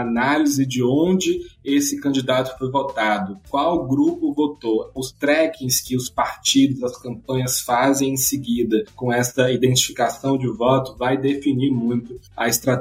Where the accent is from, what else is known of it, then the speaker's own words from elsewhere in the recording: Bahia, Brazil; Eu poderia, como baiano, falar aqui as glórias desse estado por muito tempo